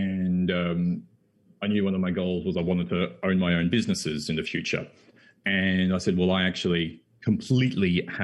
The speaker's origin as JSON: {"language": "English", "town": "Brisbane", "region": "Queensland", "country": "Australia", "tie": "born or raised there", "moved": "as an adult", "said": "I grew up in Brisbane, Australia, on the east coast, north of Sydney. Was there until I was 23 years old. And then I did what I guess a decent percentage of Australians do, which is explore the motherland, England. Actually, my mother is English. My dad's Australian."}